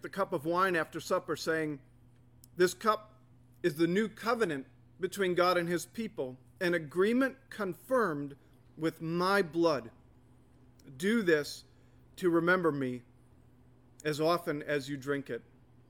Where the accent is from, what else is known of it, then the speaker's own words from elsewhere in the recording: United States; I'm from central Wisconsin. I grew up in this area. That's part of my culture. I'm an American. I'm white. I'm mostly of European descent. I'm middle class. This is kind of what I was born into